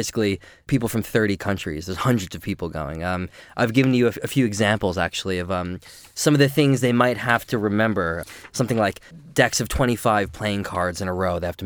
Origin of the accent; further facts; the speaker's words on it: New York, United States; Well, I'm from New York, so I mean, if you said pass as you do, I would understand you because I've been amongst your kind for quite a while.